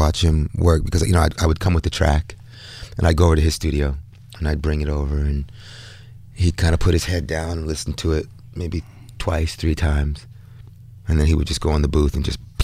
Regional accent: Brooklyn, New York, United States; we're both from Bed-Stuy, Brooklyn.

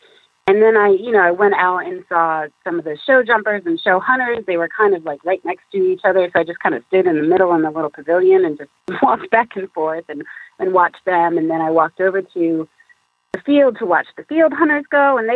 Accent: New York, United States; New York.

